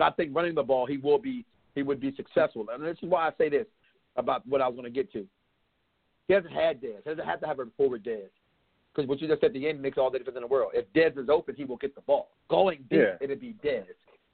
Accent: Chicago, Illinois, United States; I'm from the South Side of Chicago, and that star didn't represent my area that I grew up in.

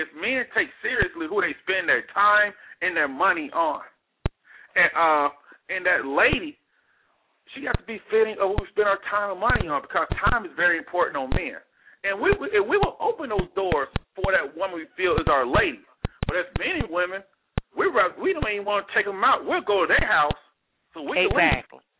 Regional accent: the South, United States; mind you, I'm from the South, so we got these values for the most part

